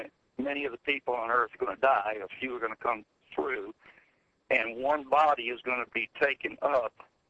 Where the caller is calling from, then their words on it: Dallas, Georgia, United States; from Dallas, Georgia.